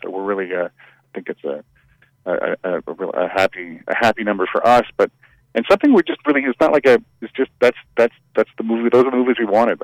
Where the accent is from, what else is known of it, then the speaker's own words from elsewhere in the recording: Calgary, Alberta, Canada; now in Toronto, Canada; I'm based in Toronto, and I grew up out west in Calgary, so I kind of feel like Aspen is sort of familiar to me as a mountain town, since I spent a long time in mountain towns growing up.